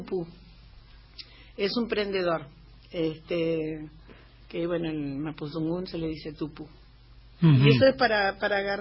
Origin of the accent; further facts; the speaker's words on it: Neuquén, Argentina; repasando mi niñez, nosotros vivíamos en Neuquén